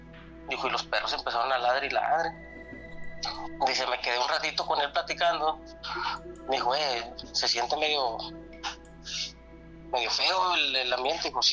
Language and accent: Spanish; Múzquiz, Coahuila, Mexico; soy originario de Musquis, Coahuila.